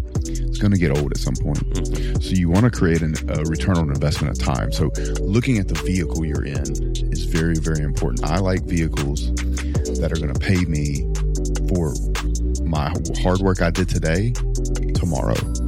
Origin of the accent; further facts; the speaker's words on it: Louisiana, United States; South Louisiana. Yeah. You ever been to Louisiana?